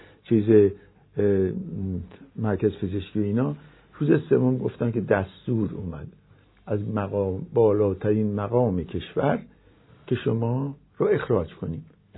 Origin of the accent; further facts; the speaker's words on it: Nahavand, Hamadan, Iran; 3 سال نیم اونجا بودم، هنوز که هنوزه هر بار پشت تلویزیون میبینم که از اونجا میاد، از شهر عزیزم نهاوند